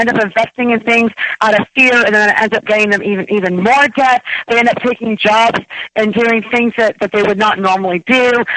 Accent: Canada; I actually don't know what that means being Canadian.

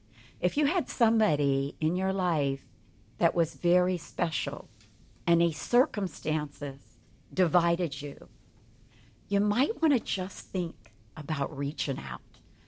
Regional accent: Ohio, United States; I'm actually from Ohio.

